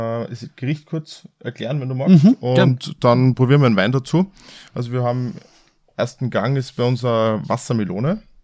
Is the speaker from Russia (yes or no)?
no; Austria; bei uns in Österreich